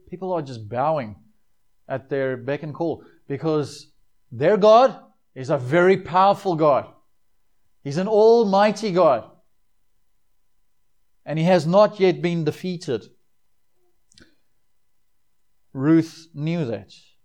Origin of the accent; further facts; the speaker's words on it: South Africa; I'm South African, right? Even though my accent doesn't always agree to that. I'm coming up in a no man's land with my accent.